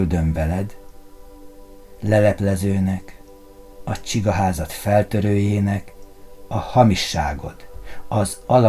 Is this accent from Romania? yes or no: no; Hungary; Mi magyarok vagyunk most Európában, de az egész világban is a szabadság megtestesítői.